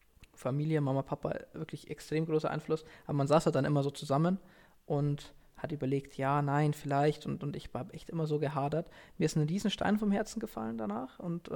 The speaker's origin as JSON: {"language": "German", "region": "Bavaria", "country": "Germany", "said": "Also ich komme nicht aus München, sondern ich komme quasi aus dem Raum Nürnberg, Nürnberg-Regensburg."}